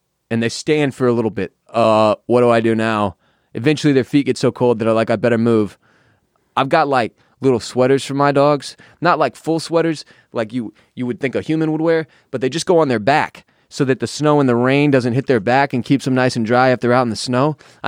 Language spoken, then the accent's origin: English; Houston, Texas, United States; now in Austin, United States; And I'm a 33-year-old man, but I grew up in Houston, in Texas. I went to school in San Marcos. I live in Austin. I'm a beach guy.